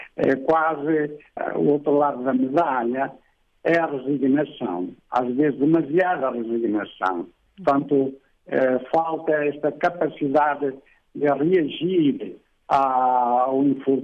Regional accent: Portugal; moved away; o meu português está muito enferrujado. Há 30 anos que estou fora de Portugal, de maneira que às vezes o português é meio português.

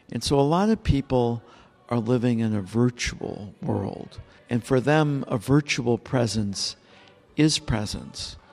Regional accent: Indiana, United States; when I was a young person growing up in the Middle West in Indiana

